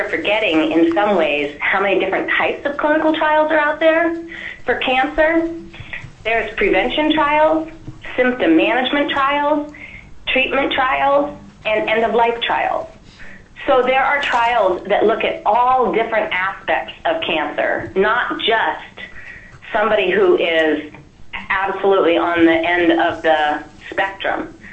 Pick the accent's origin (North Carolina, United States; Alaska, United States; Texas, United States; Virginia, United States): Alaska, United States; Fairbanks; I was born and raised in Fairbanks.